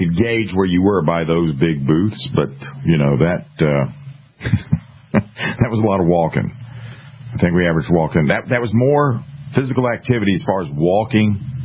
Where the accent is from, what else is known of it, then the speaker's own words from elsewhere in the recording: South Carolina, United States; I was asked by the waitress, "Where are you from?" And I was like, "South Carolina."